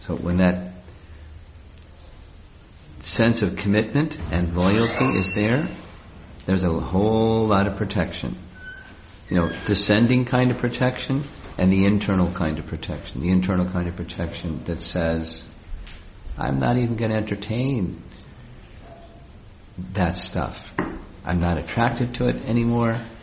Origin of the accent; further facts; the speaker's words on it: United States; I grew up in America, and because I grew up in America, you know, I was, you know, all the media things that the people that grow up in America are exposed